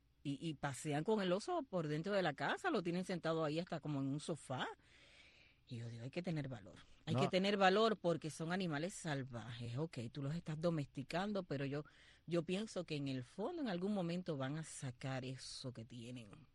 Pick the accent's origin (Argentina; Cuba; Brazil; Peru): Cuba; Y si todos fuimos criados en Cuba, fuimos criados de forma equivocada.